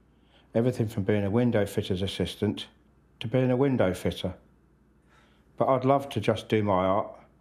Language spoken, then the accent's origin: English; Chineham, South East England, United Kingdom; I'm from Chinham near Basingstoke.